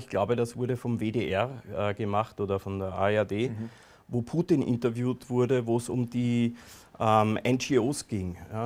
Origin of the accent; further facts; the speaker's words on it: Austria; Bei uns in Österreich ist das die Presse, der Standard, das Profil und so.